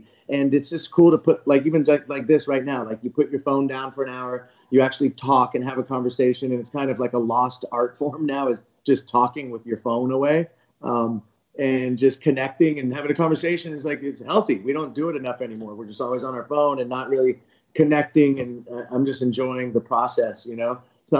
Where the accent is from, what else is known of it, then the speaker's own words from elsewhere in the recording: California, United States; because I'm from the Bay Area